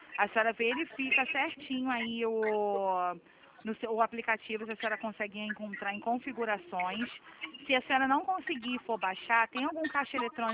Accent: Rio de Janeiro, Brazil; Sou carioca.

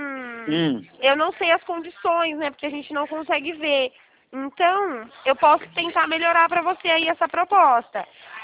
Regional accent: Araras, São Paulo, Brazil; Eu sou de Araras mesmo.

